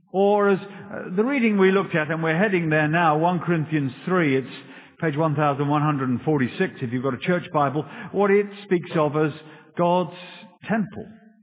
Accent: United Kingdom; Now, we're British.

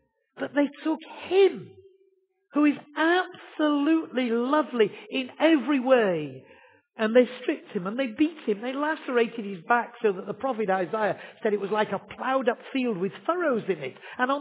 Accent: Yorkshire and the Humber, United Kingdom; but I am from Yorkshire, and the card was £2.50.

